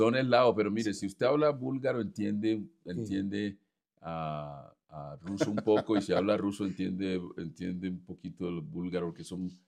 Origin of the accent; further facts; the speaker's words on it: Andagoya, Chocó, Colombia; vine de vacaciones, ya estaba haciendo el doctorado y llegué a Andagoya, mi pueblito.